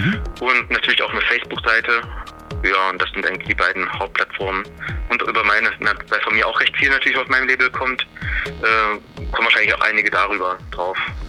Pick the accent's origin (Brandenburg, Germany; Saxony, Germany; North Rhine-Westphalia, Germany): Saxony, Germany; Leipzig; Es ist halt so fast die Hälfte zwischen Leipzig, wo ich herkomme